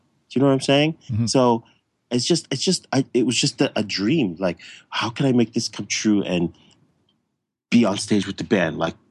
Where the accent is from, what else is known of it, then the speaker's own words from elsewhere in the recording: Toronto, Ontario, Canada; because we're from Toronto, we're all from Toronto.